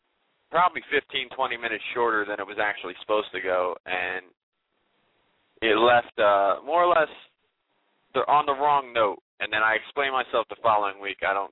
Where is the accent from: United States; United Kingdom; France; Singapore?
United States; New Jersey; Yeah, I'm from Jersey, though.